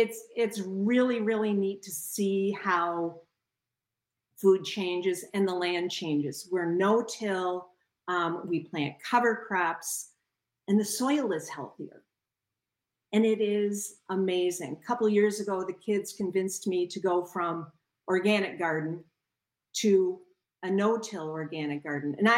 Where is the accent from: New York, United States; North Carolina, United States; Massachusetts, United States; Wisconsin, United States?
Wisconsin, United States; Madison; now in Baraboo, United States; I grew up in Madison, so I am not a farm kid. Met this wonderful guy at UW-Madison, and he was a farm kid. We ended up in Baraboo thanks to his job